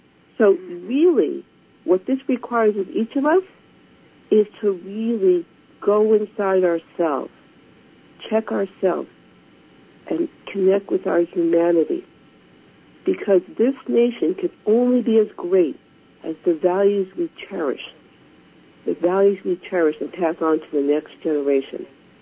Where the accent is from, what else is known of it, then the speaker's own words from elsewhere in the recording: United States; I'm Chinese. I'm Chinese American. And I grew up in this country at a time when there was very, very few Asian Americans, very few.